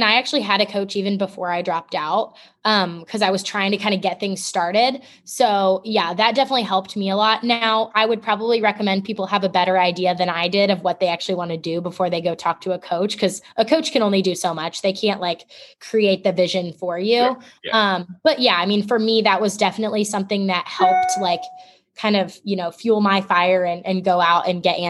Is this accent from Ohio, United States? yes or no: yes; Dayton, Ohio, United States; So I grew up in Dayton and then moved to Salina, which is like a super small town, like 2 hours north of Cincy.